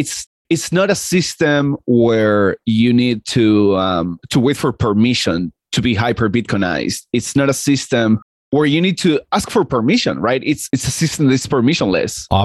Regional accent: Argentina; I'm Argentinian and I grew up in Argentina

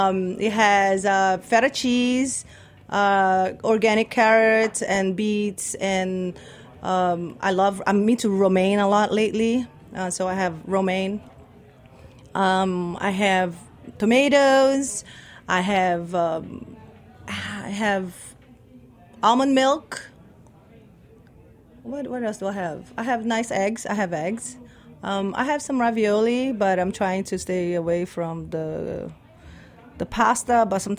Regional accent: Brazil; moved away; also born or lived in West Indies; my father's from Indonesia. I'm from Brazil. I grew up with both cooking, and then I moved to the West Indies with my mom and my brother

